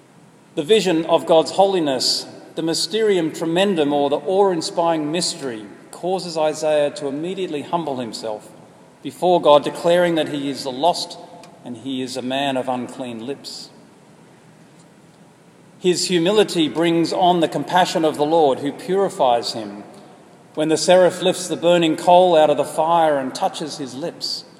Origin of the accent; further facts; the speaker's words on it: Australia; now in Brooklyn, United States; this journey that's brought me from my home country, Australia, to here to Brooklyn